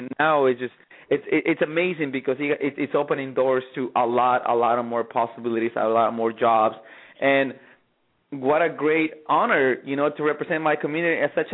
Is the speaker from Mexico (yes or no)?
yes; Mexico; I grew up in Mexico, and I grew up in a very rural area.